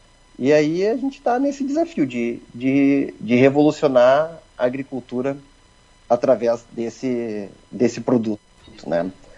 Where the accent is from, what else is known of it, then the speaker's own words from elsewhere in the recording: Passo Fundo, Rio Grande do Sul, Brazil; sou de Passo Fundo, e esse que é o nosso caminho, nossa história.